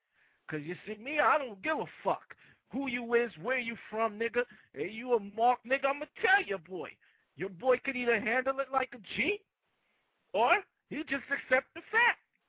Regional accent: California, United States; See, me, I'm like this. I'm from Cali.

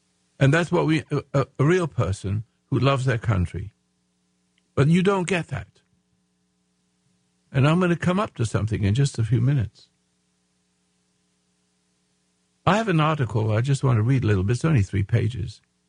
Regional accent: England, United Kingdom; born there; Now, I'm an Englishman. Yes, I was born in England.

